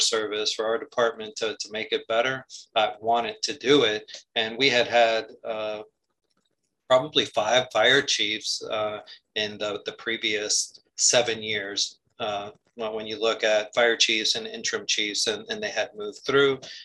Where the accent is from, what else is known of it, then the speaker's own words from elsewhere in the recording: Hialeah, Florida, United States; also born or lived in New Jersey; I was fortunate to really get on with my hometown department, which was the city of Hialeah, where I grew up since I was two, originally from Jersey, but moved to South Florida at an early age.